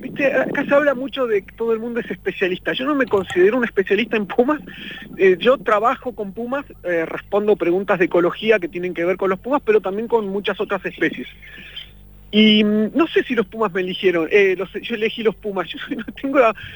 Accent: San Martín de los Andes, Neuquén, Argentina; moved away as an adult; also born or lived in La Plata / United States; yo soy acá de San Martín de los Andes, como casi todos los que terminan el secundario en San Martín, me fui a estudiar afuera, me fui a La Plata

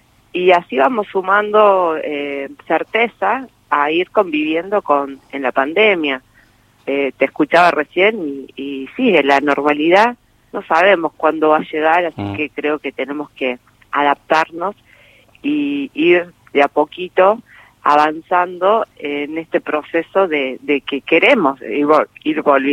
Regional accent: Argentina

